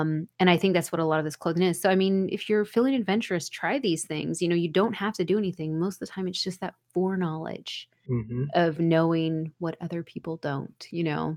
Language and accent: English; the South, United States; because I'm from the South, and not that I would ever do this because I'm a lady